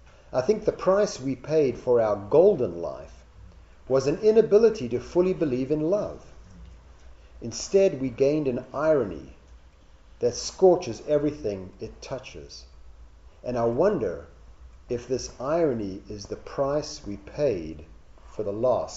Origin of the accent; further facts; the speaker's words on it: Pacific Northwest, United States; I used to think mine was a Pacific Northwest accent from where I grew up, but then I realized my accent was simply the accent of nowhere.